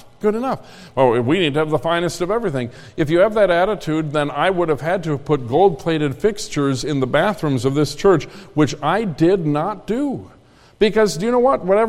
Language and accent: English; Minnesota, United States; I come from Minnesota, the land of 10,000 lakes and 25,000 casseroles.